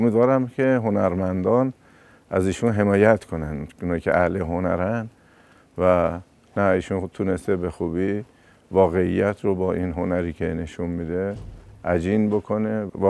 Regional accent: Iran; به عنوان یه بچه ایرانی که به وطنم علاقه‌مندم، به دینم و آیینم و انقلابم

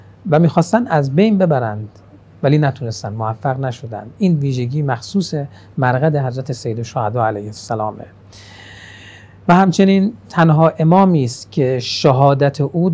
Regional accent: Iran; ولی این ما به عنوان یک ایرانی توجه داشته باشیم

